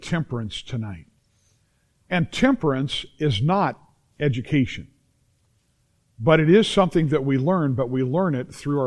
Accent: United States; I don't know about you, but I feel very blessed and privileged that I am an American in the 21st century.

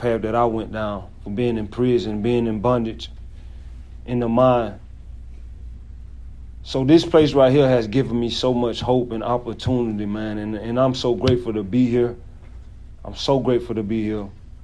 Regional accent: Georgia, United States; I'm from Georgia.

